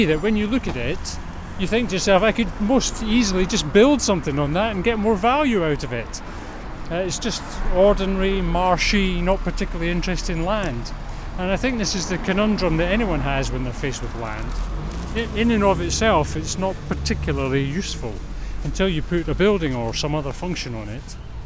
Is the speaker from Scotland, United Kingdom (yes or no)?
yes; Edinburgh, Scotland, United Kingdom; also born or lived in London; I was brought up in Edinburgh.